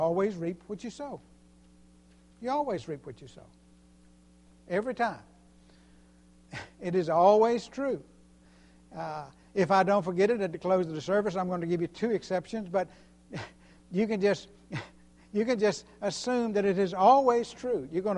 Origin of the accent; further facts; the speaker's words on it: Virginia, United States; I grew up in tobacco country. I grew up in Virginia, just above the North Carolina line. And North Carolina is a tobacco state. And where I grew up, they grew tobacco.